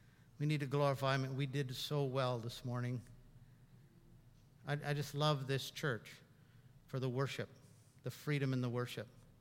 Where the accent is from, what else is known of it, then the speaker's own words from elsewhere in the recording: Canada; And we said, we're from Canada. The accent, eh? Canada, eh?